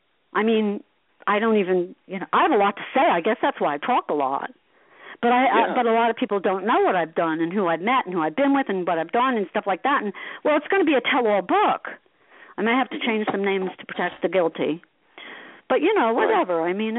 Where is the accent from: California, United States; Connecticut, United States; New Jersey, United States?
New Jersey, United States; Asbury Park; But so everybody, I think because I grew up in Asbury Park, people have an interest in me.